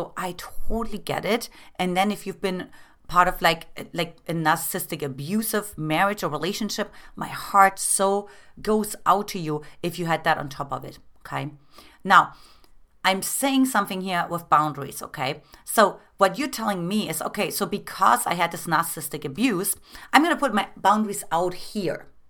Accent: Germany; growing up in Eastern communist Germany, where it was very like logical and it's very like harsh and it's very rigid.

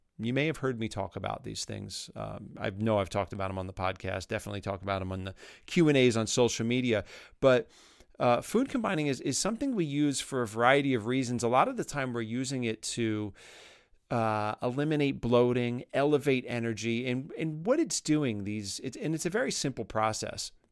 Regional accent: New York City, New York, United States; she operates and lives back in my hometown of New York City.

